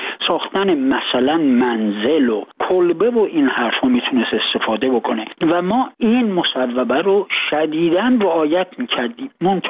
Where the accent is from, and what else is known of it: Tehran, Tehran Province, Iran; born or raised there